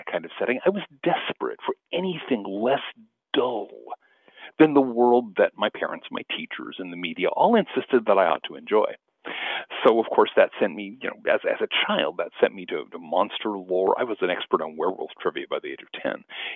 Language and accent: English; Seattle, Washington, United States; I grew up in the South Seattle suburbs in the 60s and 70s.